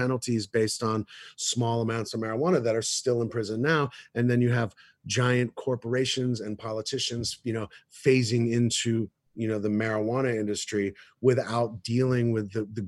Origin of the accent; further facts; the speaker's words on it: New York, United States; I grew up in New York, man. Weed was not easy to get to acquire